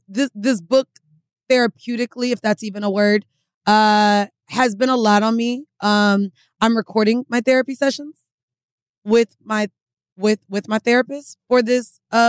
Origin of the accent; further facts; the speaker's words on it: Jamaica; Like I'm Jamaican.